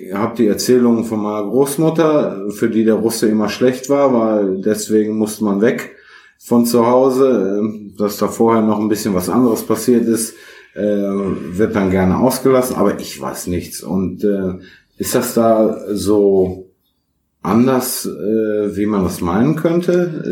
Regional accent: West Germany, Germany; ich bin jetzt auch im Westen der Republik aufgewachsen.

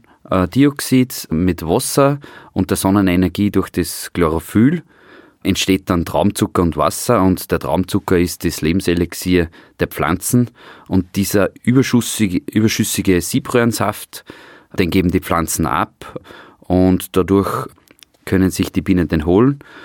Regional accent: Oberndorf bei Schwanenstadt, Upper Austria, Austria; Ich komme aus Oberndorf bei Schwanenstadt

